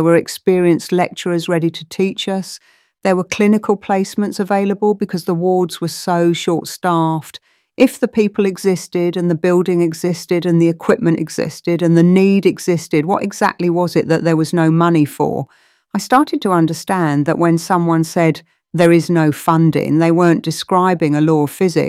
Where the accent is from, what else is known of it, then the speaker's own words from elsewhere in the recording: Harlow, East of England, United Kingdom; I grew up in Harlow, Newtown, watching my dad manage production lines at the pharmaceutical plant while my mum helped kids with their reading at the local primary.